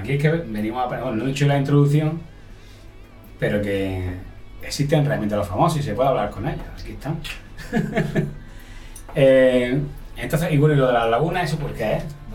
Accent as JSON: {"language": "Spanish", "town": "El Padul", "region": "Andalusia", "country": "Spain", "said": "A los que soy del Padul, ¿significa algo?"}